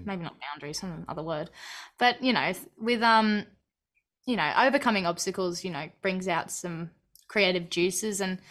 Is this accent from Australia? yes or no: yes; Australia; So my state, my home state and the state we were filming in, the borders were closed.